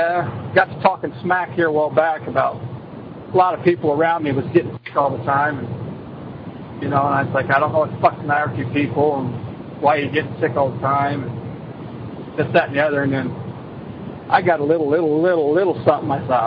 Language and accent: English; North Carolina, United States; born there; the birth certificate that has my name on it that was created, you know, back when I was born in North Carolina